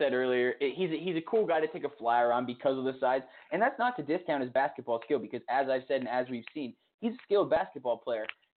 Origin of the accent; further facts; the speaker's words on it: New England, United States; obviously growing up in New England. You keep an eye on UConn.